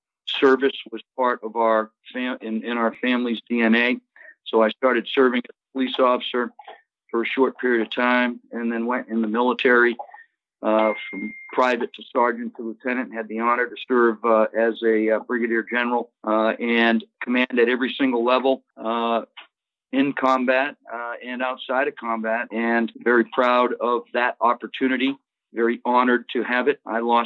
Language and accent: English; Laconia, New Hampshire, United States; Born and raised in Laconia, New Hampshire. I've been a resident of New Hampshire my entire life.